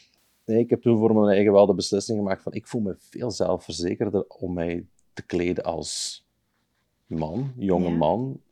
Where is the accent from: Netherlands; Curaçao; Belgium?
Belgium; Beringen, Limburg; Ik kom uit Limburg, ja. Ik woon nog altijd in Beringen.